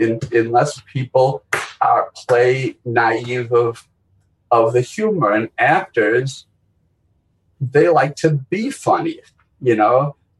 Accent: Milwaukee, Wisconsin, United States; growing up in Milwaukee and, you know, all three Jews from Milwaukee

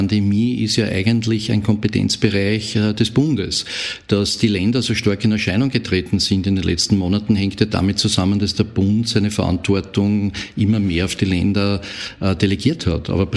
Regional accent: Austria; warum das Ergebnis bei uns in Österreich schlechter ist als beispielsweise in Dänemark

